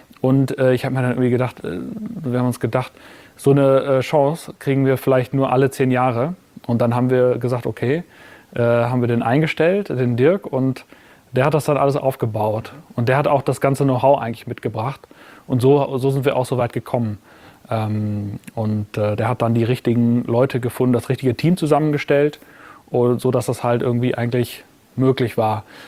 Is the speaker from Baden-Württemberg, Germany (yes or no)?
no; Münster, North Rhine-Westphalia, Germany; meine Heimatstadt Münster.